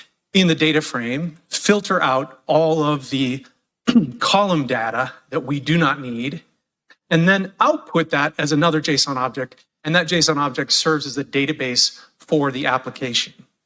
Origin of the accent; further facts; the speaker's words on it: United States; I'm a software optimization engineer at Intel. I'm from the United States.